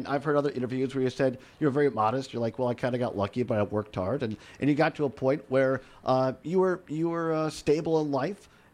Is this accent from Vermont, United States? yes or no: no; Richland Center, Wisconsin, United States; growing up in Richland Center, I worked on the radio station there